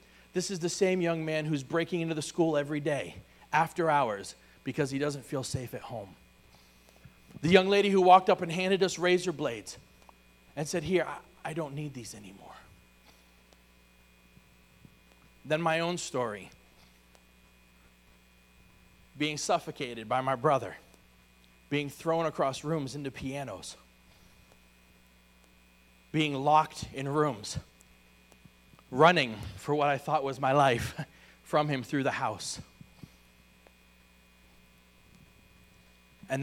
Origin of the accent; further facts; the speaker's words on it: East Coast, United States; I grew up on the East Coast, so I've stood in the ocean when the tide has ripped me out farther than I wanted to be.